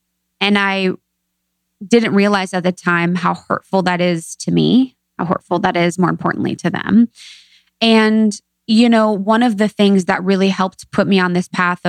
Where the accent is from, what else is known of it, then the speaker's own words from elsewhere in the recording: Ohio, United States; I went to college at Miami of Ohio, in Ohio. I'm from Ohio, small town gal.